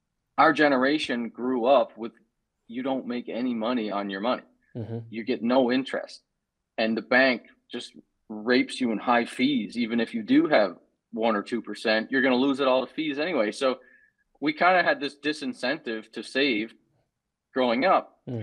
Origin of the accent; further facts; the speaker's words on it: Atlantic Canada, Canada; I grew up in poverty on the East Coast of Canada